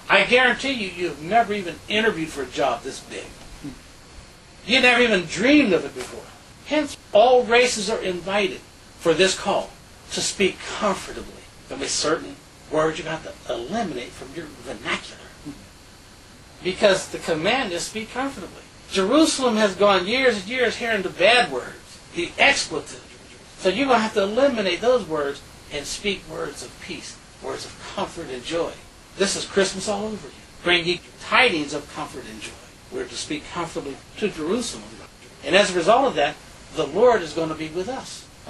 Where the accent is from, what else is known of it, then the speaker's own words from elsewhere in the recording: Jamaica; Well, I come from Jamaica. We received liberation. We received our own government 100 years ago.